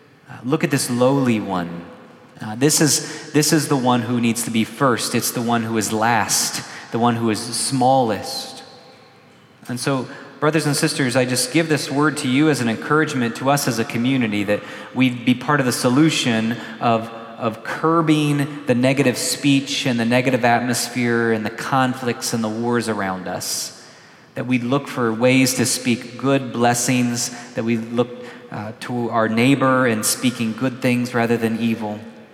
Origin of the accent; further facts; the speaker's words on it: the South, United States; We even had a phrase growing up in the South, maybe you've heard this